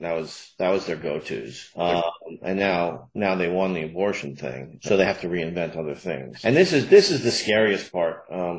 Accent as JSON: {"language": "English", "town": "Sandy Hook", "region": "Connecticut", "country": "United States", "tie": "born or raised there", "said": "a good friend of mine had their kids that I grew up with in Sandy Hook"}